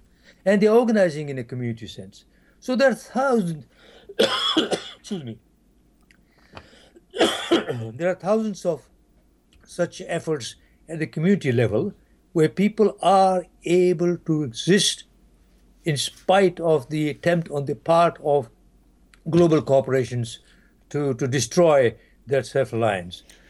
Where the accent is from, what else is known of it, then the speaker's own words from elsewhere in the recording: Uganda; moved away; also born or lived in Zimbabwe; I come from Uganda, and I have traveled around, and I have lived for over 20 years in Zimbabwe.